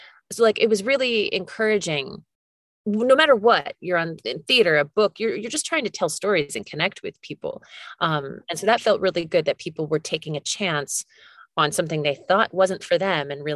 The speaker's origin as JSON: {"language": "English", "town": "Philadelphia", "region": "Pennsylvania", "country": "United States", "tie": "born or raised there", "said": "No, I grew up outside of Philadelphia."}